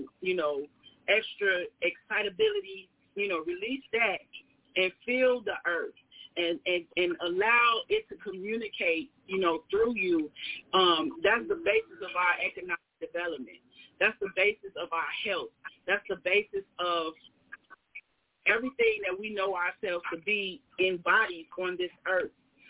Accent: Chicago, Illinois, United States; I'm from Chicago. I'm from Inglewood, in fact.

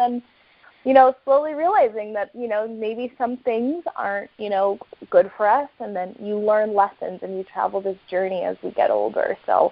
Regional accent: Albuquerque, New Mexico, United States; so I grew up in New Mexico, and New Mexico, Albuquerque, you know, is a small town, and I wanted to leave.

